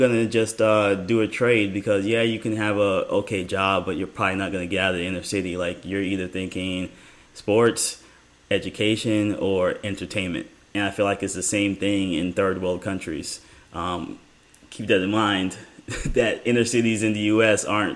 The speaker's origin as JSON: {"language": "English", "country": "Jamaica", "said": "I mean, I am too because I'm from Jamaica."}